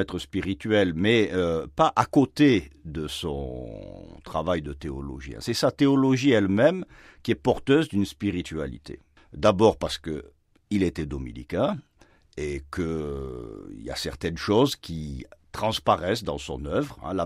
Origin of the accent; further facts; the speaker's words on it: Marseille, Provence-Alpes-Côte d'Azur, France; Je suis originaire de Marseille, et plus spécialement des quartiers nord de Marseille, qui sont des quartiers difficiles, où les chrétiens ne sont pas la majorité.